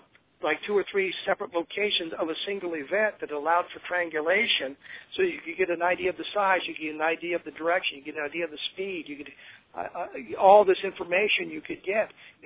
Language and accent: English; Denver, Colorado, United States; I grew up in Denver, Colorado.